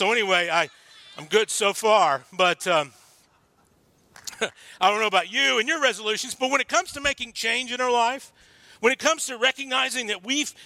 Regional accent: Texas, United States; You know, I'm from Texas, and we don't do this kind of stuff very well, okay?

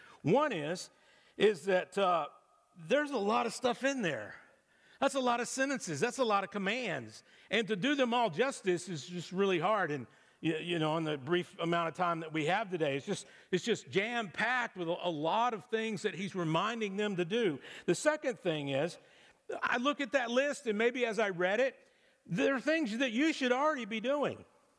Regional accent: Texas, United States; I was born and raised in Texas. And when I was growing up, we had all the sports that everybody else has

